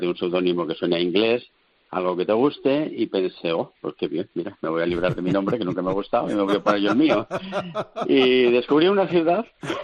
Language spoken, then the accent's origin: Spanish; Reinosa, Cantabria, Spain; now in Bilbao, Spain; yo soy de Reynosa, pero vivo en Bilbao desde hace 36 años. Sí que soy español, español de pura cepa, que se suele decir.